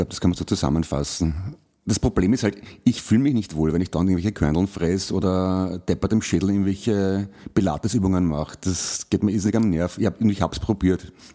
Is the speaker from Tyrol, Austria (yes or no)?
no; Vienna, Austria; mich als Wiener hinstellst, der ich ja bin und stolzer Wiener obendrein auch noch